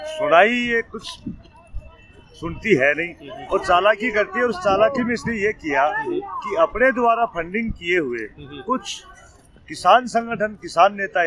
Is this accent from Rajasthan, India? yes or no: yes; Rajasthan, India; Rajasthan Shekhawati.